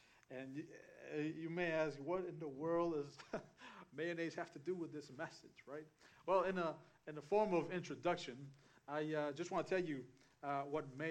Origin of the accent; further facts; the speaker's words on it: Guatemala; now in Argentina; I'm not Argentine. I'm from Guatemala. Why am I in Argentina?